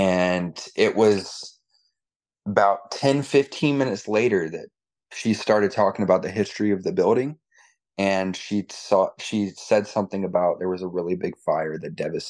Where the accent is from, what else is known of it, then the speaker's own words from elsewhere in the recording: Charlotte, North Carolina, United States; But yeah, I'm actually from Charlotte. I'm around Charlotte. I'm from around Charlotte.